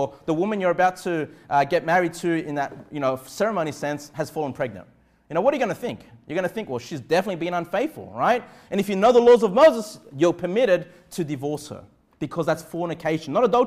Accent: Australia; born there; I was born in Australia, so, you know, I've not experienced this

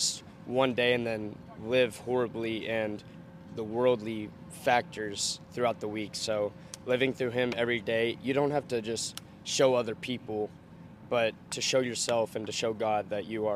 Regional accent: Longview, Texas, United States; I'm from Longview, Texas.

